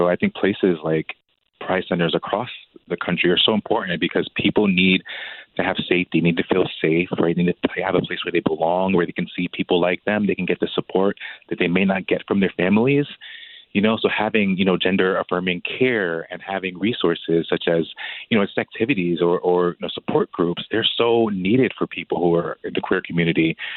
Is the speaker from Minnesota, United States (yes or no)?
no; Bridgeport, Connecticut, United States; also born or lived in New York City; I'm from Bridgeport originally, but I moved back to Connecticut from New York City in 2020 during the pandemic.